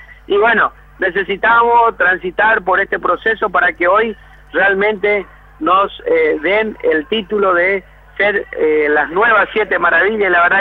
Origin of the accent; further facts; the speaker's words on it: Misiones, Argentina; La verdad que siento una emoción como argentino, por sobre todas las cosas, antes que como un misionero.